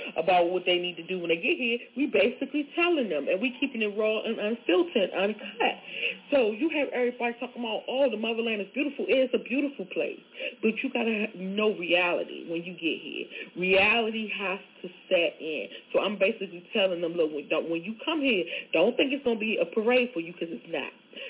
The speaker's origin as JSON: {"language": "English", "country": "United States", "accent": "American", "said": "because you see I'm American, which you don't even know that I'm a Ghanaian too, but okay, I'm going to give you that I'm American because of my accent."}